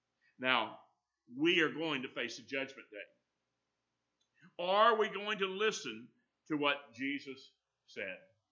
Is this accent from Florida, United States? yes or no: yes; Destin, Florida, United States; I grew up in North Florida. Destin. When I was there, all you had was fishing shanties there.